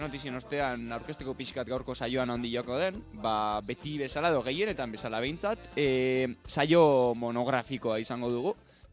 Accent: Basque Country, Spain; hau da Arabarra naiz eta ez naiz hemendik gehiegi atera

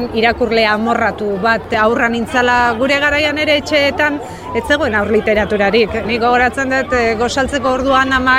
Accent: Zumarraga, Basque Country, Spain; Zumarragakoa naiz, Gipuzkoarra, eta bueno, idazlea eta editorea.

